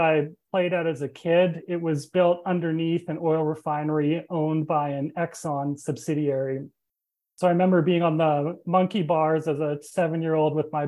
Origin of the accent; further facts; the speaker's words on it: Edmonton, Alberta, Canada; I grew up in a city called Edmonton, which is in the province of Alberta in Canada.